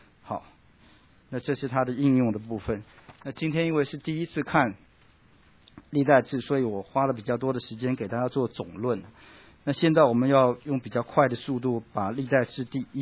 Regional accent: China; 我们中国人这个就是猜测了哈

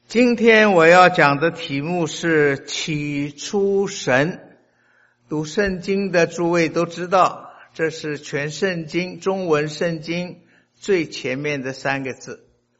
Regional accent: China; 我们中国人呢，相信很多很多神，很多偶像啊，菩萨。

